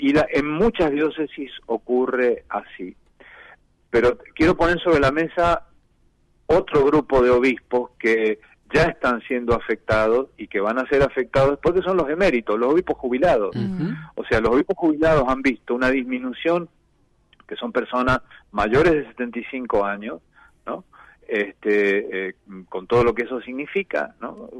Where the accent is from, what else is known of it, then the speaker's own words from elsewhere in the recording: Argentina; pero somos todos argentinos